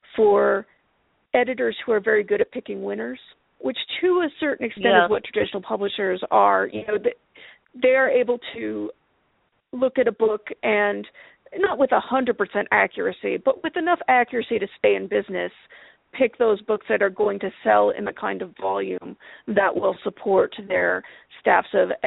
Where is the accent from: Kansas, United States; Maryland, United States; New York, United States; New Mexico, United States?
New Mexico, United States; Los Alamos; I grew up in Los Alamos, New Mexico, which is, well, it's where the Manhattan Project took place, and it's a company town